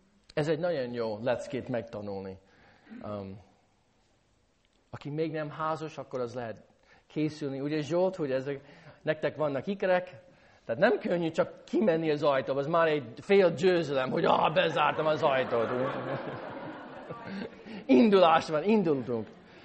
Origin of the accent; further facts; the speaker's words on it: St. Louis, Missouri, United States; amikor én felnőttem St. Louis-ban, hogy mi jártuk a magyar katolikus templomban